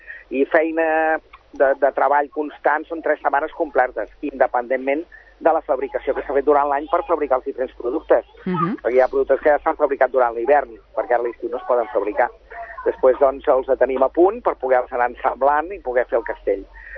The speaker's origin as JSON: {"language": "Catalan", "town": "Sabadell", "region": "Catalonia", "country": "Spain", "said": "som de Sabadell, som d'aquí"}